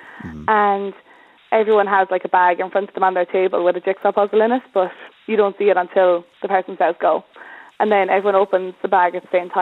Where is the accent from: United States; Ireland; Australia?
Ireland; Killarney, County Kerry; now in Wicklow, Ireland; No, I'm from Killarney in County Kerry.